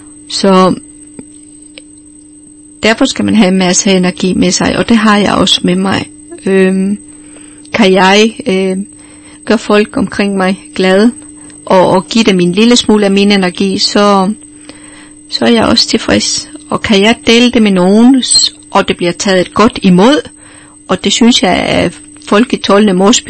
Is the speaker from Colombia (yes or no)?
yes; Colombia; Om det er noget kulturelt derfra, hvor jeg kommer fra, fra Colombia, ja, det kan godt være.